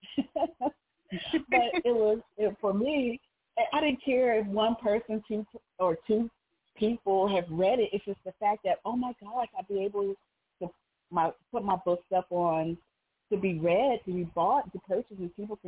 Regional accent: Pennsylvania, United States; That is a pen name. I am from Pennsylvania.

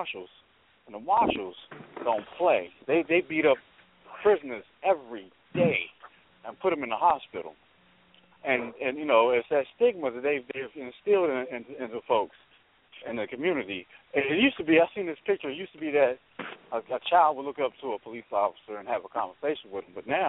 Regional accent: Virginia, United States; You know, I'm from Virginia, so you got, you know, the good old white boy cops and stuff like that.

